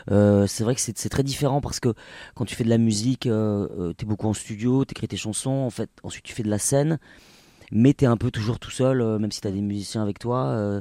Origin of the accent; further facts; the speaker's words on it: Nouvelle-Aquitaine, France; J'ai grandi au Pays Basque, parce que je suis basque. … J'ai grandi dans un village, dans une montagne, pas loin de Saint-Jean-de-Luz.